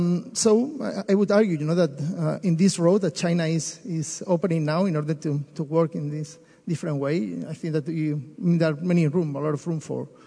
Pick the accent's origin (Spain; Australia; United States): Spain; English is a second language; coming from Spain, and you know, because I'm from Spain